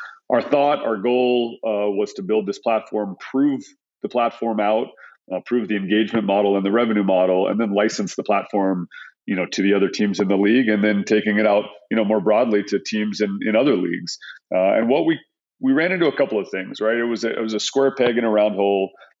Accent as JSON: {"language": "English", "region": "Texas", "country": "United States", "tie": "born there", "said": "I was born in Texas. I've always wanted to own the Cowboys."}